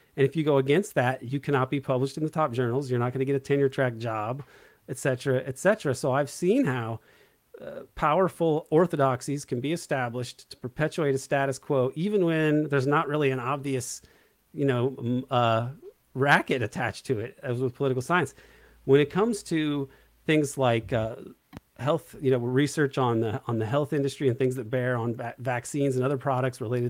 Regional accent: Indiana, United States; I'm from Southern Indiana, so I've known more conservative people my whole life.

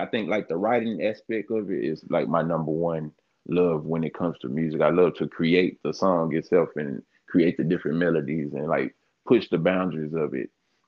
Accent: Memphis, Tennessee, United States; I'm from Frazier in Memphis, you know what I'm saying? Shout out North Memphis, Frazier, New Homes, and the Grove.

